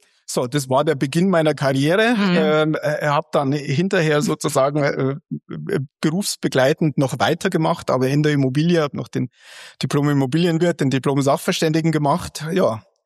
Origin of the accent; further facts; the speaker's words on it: Tutzing, Bavaria, Germany; also born or lived in Germering; ich habe nie in München selbst gewohnt. Also ich habe immer drumherum gewohnt, bin aufgewachsen in Tutzing am Starnberger See, also sehr schön. Wurde dann verschleppt nach Germering